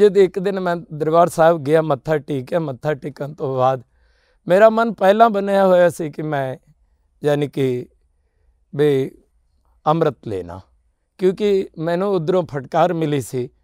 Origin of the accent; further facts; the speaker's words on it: Bihar, India; now in Punjab, India; ਅਸੀਂ ਬਿਹਾਰ ਦੇ ਰਹਿਣ ਵਾਲੇ ਜੀ, ਅਰਰੀਆ ਜ਼ਿਲ੍ਹੇ ਦੇ ਪਿੰਡ ਜੀ, ਸਾਡਾ ਖਾਸ ਹਲੇਲੀਆ ਹੈ। ਅਸੀਂ ਸਿੰਘ ਸਜੇ ਹਾਂ ਜੀ, 84 ਦੇ ਏੜ ਗੇੜ ਪੰਜਾਬ ਦੇ ਆ ਕੇ ਸਿੰਘ ਸਜੇ।